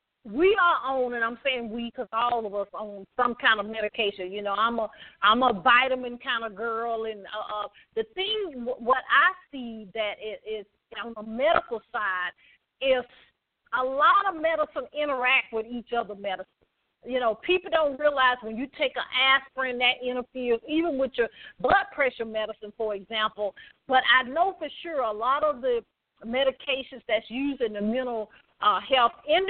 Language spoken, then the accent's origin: English; Southern United States, United States; I'm from the South, so we used to say this thing, whatever happened, you know, in the house, stayed in the house